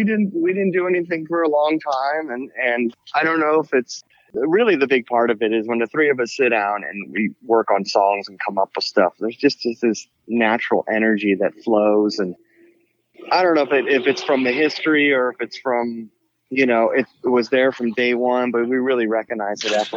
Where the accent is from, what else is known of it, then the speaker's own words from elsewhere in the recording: San Francisco, California, United States; I grew up in San Francisco